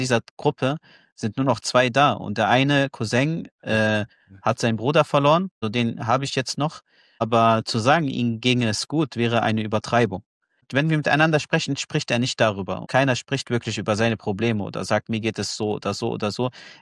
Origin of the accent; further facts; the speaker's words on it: Gaza Strip, Palestine; hat er mich an Gaza gebunden. Und daran, die Menschen in Gaza nicht zu vergessen. Und meine Heimat nicht zu vergessen